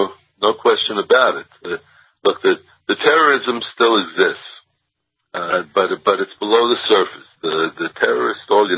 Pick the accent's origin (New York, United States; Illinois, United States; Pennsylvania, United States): New York, United States; Brooklyn; now in Israel; And I come from Brooklyn originally. I've been living in Israel 27 years, but I'm originally from Brooklyn.